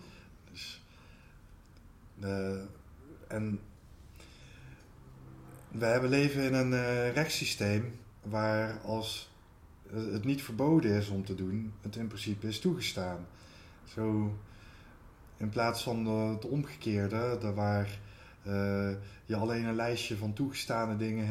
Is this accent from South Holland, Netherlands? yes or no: no; Eindhoven, North Brabant, Netherlands; Ik ben een software developer uit Eindhoven